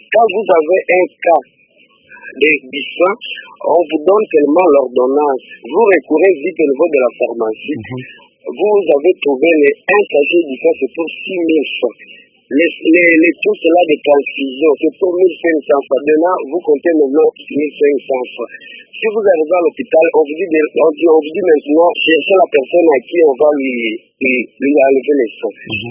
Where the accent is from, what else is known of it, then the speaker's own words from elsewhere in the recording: Kalima, Maniema, DR Congo; ici chez nous en Kalima